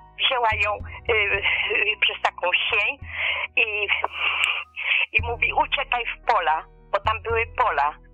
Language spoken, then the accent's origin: Polish; Brzezna, Lesser Poland, Poland; Ja pochodzę z Brzeznej. Moja mamusia właśnie pochodziła z Brzeznej.